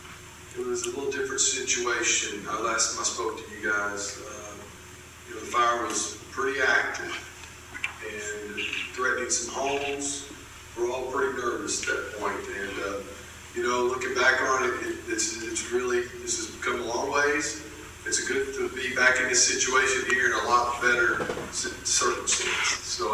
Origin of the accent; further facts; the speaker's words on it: Texas, United States; I'm not local. I'm from East Texas, y'all.